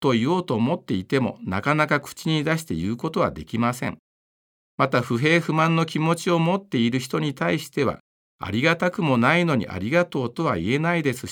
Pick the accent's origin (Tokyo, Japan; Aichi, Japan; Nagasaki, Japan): Aichi, Japan; now in Nagano, Japan; 私は地元愛知県の教科部で働くことになりました。